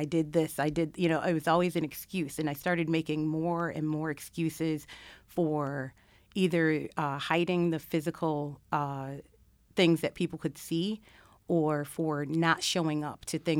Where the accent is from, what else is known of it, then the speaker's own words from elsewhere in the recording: Rochester, New York, United States; Rochester, New York.